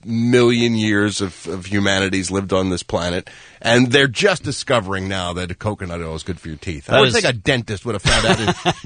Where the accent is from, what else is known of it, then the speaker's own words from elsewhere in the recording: United States; I have McDonald's. I'm an American.